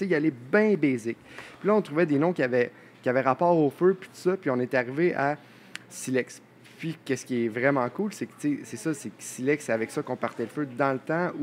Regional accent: Rio de Janeiro, Brazil; accent: Rio; French is a second language; C'était pas mon accent de Rio.

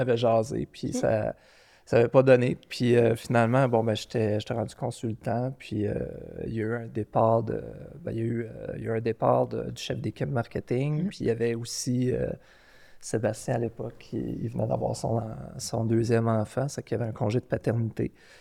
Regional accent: Sherbrooke, Quebec, Canada; Puis j'avais été accepté, moi je viens de Sherbrooke, c'est que j'avais été accepté à Sherbrooke

